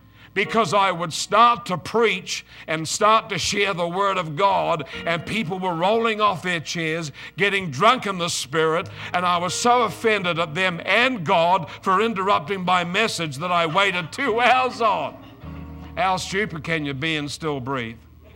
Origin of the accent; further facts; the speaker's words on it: Queensland, Australia; And I come from Australia, from a place north of a main center called Brisbane. I live on the Sunshine Coast, about 5 minutes from my house, by car to the beach.